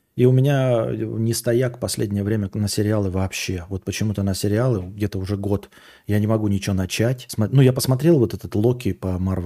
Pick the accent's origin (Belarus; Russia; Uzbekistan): Russia; Yakutsk, Sakha Republic; born there; Но у меня есть какие-то азиатские черты лица, и... я жил, ну, родился в Якутске